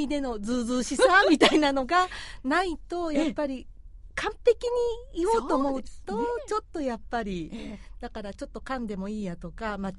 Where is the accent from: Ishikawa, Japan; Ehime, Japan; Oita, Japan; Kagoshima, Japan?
Ehime, Japan; だから本当に地元に帰れるとは自分でも思わなかったんで